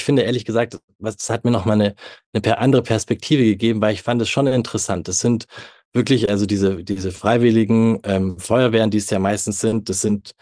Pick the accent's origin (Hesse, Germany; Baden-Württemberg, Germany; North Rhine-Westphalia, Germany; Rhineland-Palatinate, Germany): Baden-Württemberg, Germany; Stuttgart; ich komme ja aus Stuttgart, meine Region, die es jetzt schon echt hart getroffen hat.